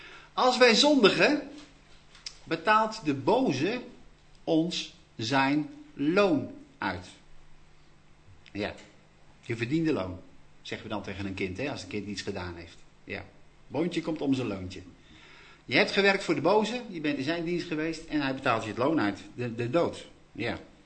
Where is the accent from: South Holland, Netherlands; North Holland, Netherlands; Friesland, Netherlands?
Friesland, Netherlands; dat is een demonische werking uit Friesland in dit geval. Ja. En daar kom ik vandaan.